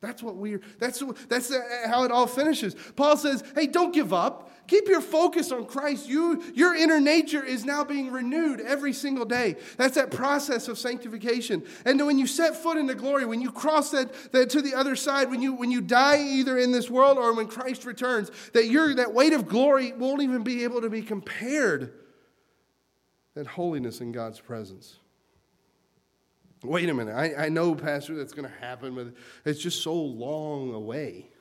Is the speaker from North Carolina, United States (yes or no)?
yes; North Carolina, United States; I grew up in North Carolina, and I worked on farms and stuff, and they would can vegetables.